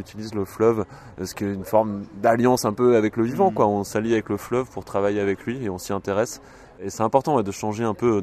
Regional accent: France

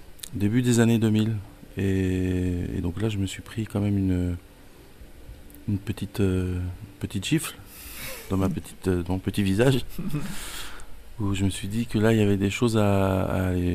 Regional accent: Bessines, Nouvelle-Aquitaine, France; also born or lived in Poitiers; Et donc moi, je suis de Poitiers, originaire de Bessines, donc vraiment dans le Marais, quoi, dans le Marais Poitevin.

